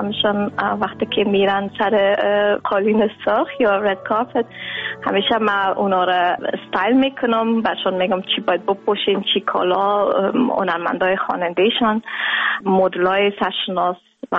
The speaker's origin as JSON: {"language": "Persian", "country": "Afghanistan", "moved": "yes", "said": "من همیشه بسیار افتخار میگم که من از افغانستان آمدیم"}